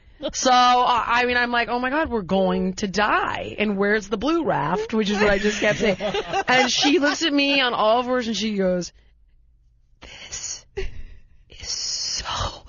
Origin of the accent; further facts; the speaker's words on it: United States; because that's how I know it as an American.